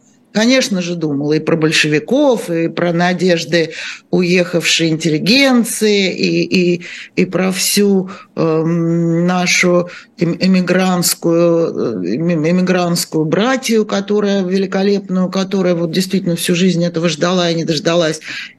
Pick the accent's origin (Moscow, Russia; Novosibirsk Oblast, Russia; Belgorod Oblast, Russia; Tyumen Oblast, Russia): Moscow, Russia; Я же сама москвичка и много-много-много лет прожила в этом городе